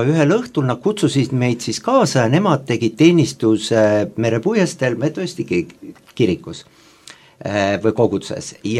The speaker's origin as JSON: {"language": "Estonian", "town": "Tallinn", "region": "Harju County", "country": "Estonia", "tie": "born or raised there", "also_born_or_lived": "Rapla", "said": "Ma olen küll Raplas sündinud, aga terve elu elanud Tallinnas ja samuti olen pärit siis mitte kristlikust perest."}